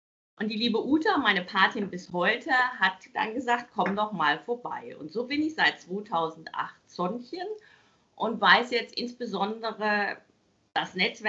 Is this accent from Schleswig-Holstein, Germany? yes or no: no; North Rhine-Westphalia, Germany; ich bin ja gebürtig aus dem Ruhrgebiet.